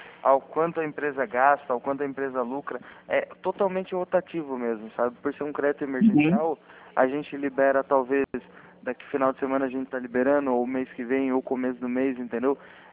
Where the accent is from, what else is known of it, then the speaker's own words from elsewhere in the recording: São Paulo, Brazil; Não, eu sou do interior de São Paulo.